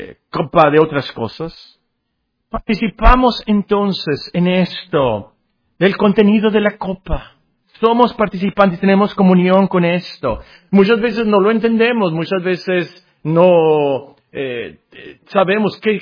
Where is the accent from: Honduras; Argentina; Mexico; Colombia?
Mexico; Tenemos como mexicanos que decir amén a eso.